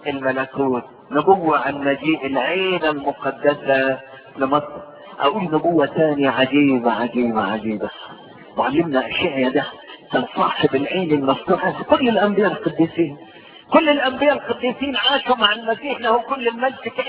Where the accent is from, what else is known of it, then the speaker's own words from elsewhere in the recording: Egypt; ودخل بلدنا مصر